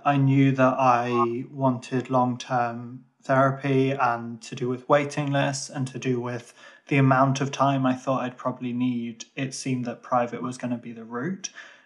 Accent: Ireland; I was living in the UK and as an Irish person, I particularly living in Birmingham

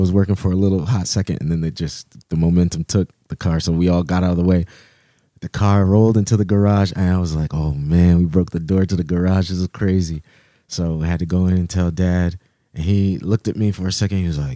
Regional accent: New Haven, Connecticut, United States; Moved around a little bit. Started out in the Hill, grew up in the Hill for most of my life.

